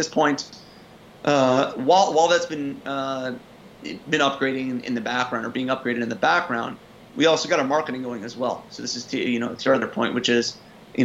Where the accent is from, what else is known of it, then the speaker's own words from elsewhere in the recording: New York, United States; I'm a New Yorker by background, a little bit more assertive, you might say.